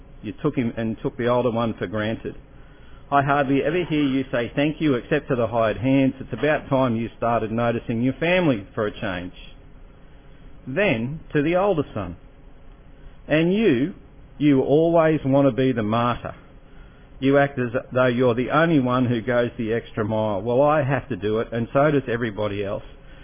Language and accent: English; Parramatta, New South Wales, Australia; also born or lived in Brisbane; I grew up in Parramatta, I lived in Brisbane, and then now I've been down here about 7 years.